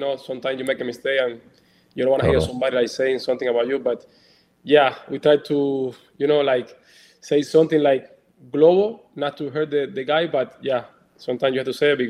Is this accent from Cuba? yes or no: yes; Cuba; English is a second language; You know, I came from Cuba. You know, a lot of hope in this country.